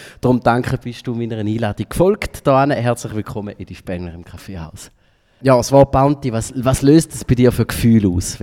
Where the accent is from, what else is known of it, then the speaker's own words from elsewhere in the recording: Switzerland; Ist vielleicht auch, weil wir als Schweizer nicht unbedingt jetzt Seebuben und Seefrauen sind.